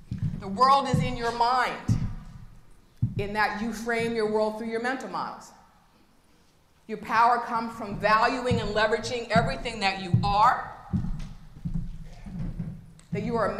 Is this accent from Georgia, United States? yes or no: no; Philadelphia, Pennsylvania, United States; born there; I have mom, a dad, I was born in Philadelphia.